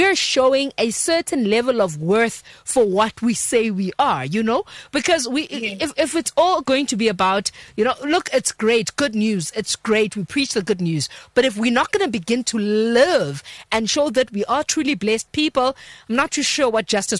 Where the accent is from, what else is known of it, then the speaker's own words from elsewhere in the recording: Eastern Cape, South Africa; first language Xhosa; I really am Xhosa. I said it in Xhosa. I'm from the Eastern Cape, from Tujwa, as Xhosa as they come.